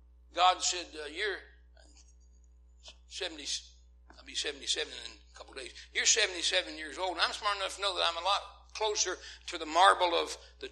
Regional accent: West Virginia, United States; I'm from West Virginia, you know, and they've got a lot of mountains up there, hills or mountains.

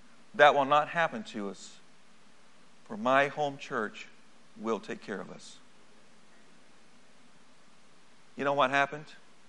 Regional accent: Brazil; English is a second language; I would say to my mother, don't speak to me in English. Speak to me in Portuguese. I'm not an American. I'm a Brazilian.

